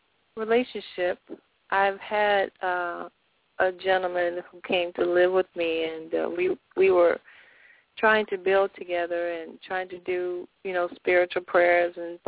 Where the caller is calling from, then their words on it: Texas, United States; Texas, U.S., Texas.